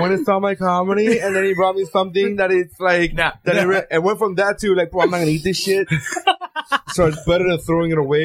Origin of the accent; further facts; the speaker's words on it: Miami, Florida, United States; It's because I'm from Miami. I'm not used to extreme politeness.